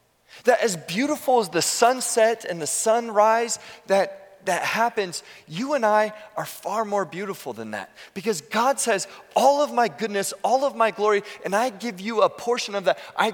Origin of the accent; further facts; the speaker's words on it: California, United States; I remember we lived further growing up in the Bay Area. We lived further from the ocean, and we would drive.